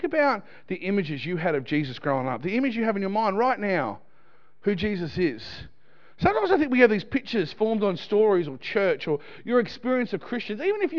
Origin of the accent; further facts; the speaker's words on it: Australia; my job as an Aussie Greek Egyptian with one eyebrow, is to travel our nation